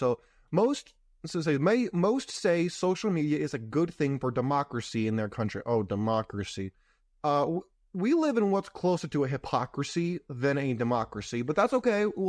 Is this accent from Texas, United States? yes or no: no; California, United States; Or versus when I grew up in California, the very first time I went to vote in California when I was 18